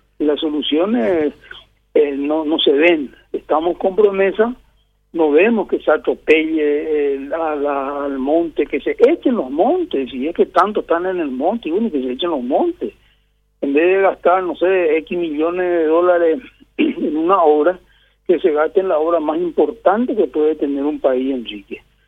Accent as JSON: {"language": "Spanish", "country": "Paraguay", "said": "No nosotros, yo hablo nosotros como paraguayos, no te estoy hablando como presidente de la rural y mucho menos como ganadero, sino que simplemente nosotros los paraguayos."}